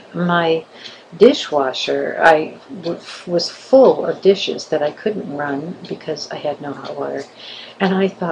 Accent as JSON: {"language": "English", "region": "Midwest", "country": "United States", "tie": "born or raised there", "moved": "yes", "lives_now": "Wilmington, United States", "said": "I grew up in the Midwest, where we knew from snow. I grew up learning how to drive on ice and snow."}